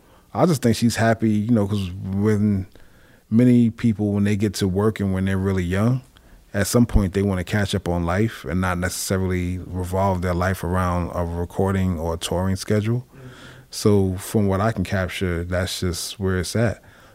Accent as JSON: {"language": "English", "region": "West Coast", "country": "United States", "said": "I'm from the West Coast."}